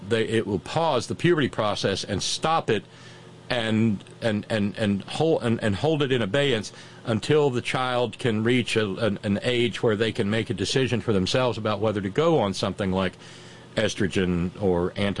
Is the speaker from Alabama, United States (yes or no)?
yes; Alabama, United States; now in West Virginia, United States; I was born and raised in Alabama. I live in West Virginia now.